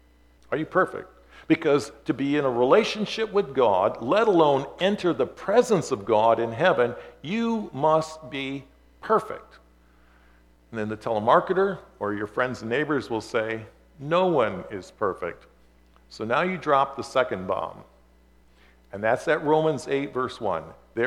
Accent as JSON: {"language": "English", "country": "Canada", "said": "We're Canadian Christians."}